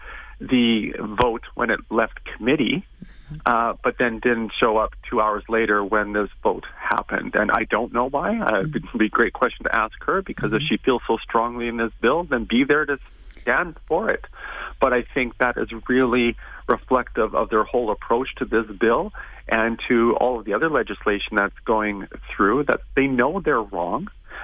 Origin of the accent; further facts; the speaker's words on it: Camrose, Alberta, Canada; I'm 55 now, approaching 55. When I was younger, growing up in Camrose, Alberta, smallish town here